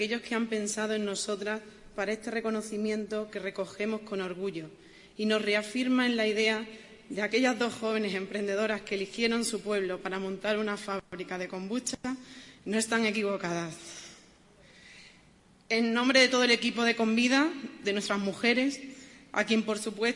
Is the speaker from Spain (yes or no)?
yes; Badajoz, Extremadura, Spain; somos de Badajoz, la tierra del cerdo ibérico y también de la kombucha.